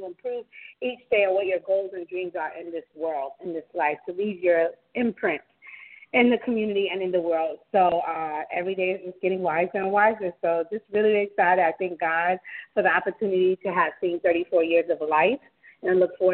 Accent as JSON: {"language": "English", "town": "Miami", "region": "Florida", "country": "United States", "tie": "born or raised there", "said": "I was born in Little Haiti, from Miami, born at Jackson War Hospital"}